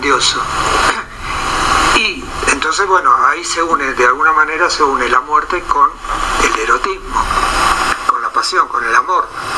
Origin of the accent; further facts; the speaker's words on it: Argentina; tiene que ver con la niñez y con lo pueblerino y tiene que ver con la pampa, porque soy argentino.